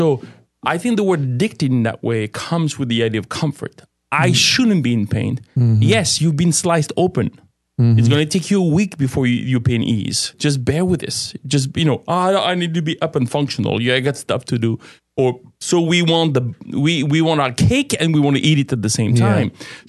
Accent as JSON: {"language": "English", "country": "France", "tie": "born or raised there", "said": "So I grew up in France."}